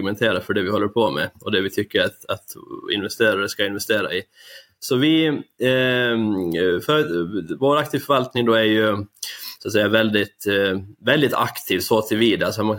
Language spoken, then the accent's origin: Swedish; Åland Islands; moved away as an adult; Jag kommer från Åland, så jag är född och uppväxt där. Och sen då vid 20 års ålder ungefär över till Sverige och Uppsala för att studera på universitetet där.